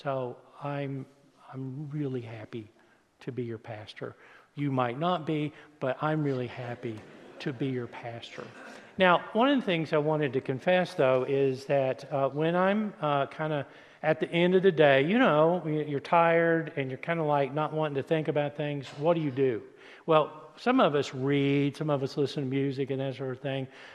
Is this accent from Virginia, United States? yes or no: yes; Virginia, United States; I'm from Southwestern Virginia. We would say, what the heck, okay?